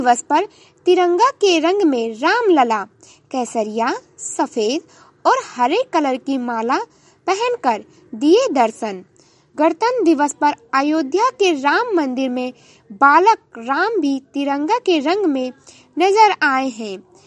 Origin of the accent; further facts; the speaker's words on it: Uttar Pradesh, India; और मैं गोंडा जिले से हूँ।